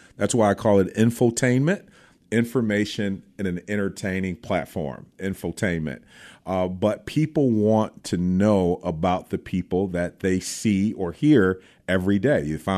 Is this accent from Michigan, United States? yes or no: yes; Muskegon, Michigan, United States; also born or lived in Grand Rapids; I was born in Muskegon, Michigan, and grew up between Muskegon and Grand Rapids, Michigan.